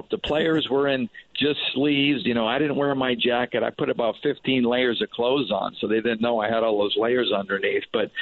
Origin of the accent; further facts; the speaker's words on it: Connecticut, United States; growing up in Connecticut, we were always in the cool. I never wore shorts.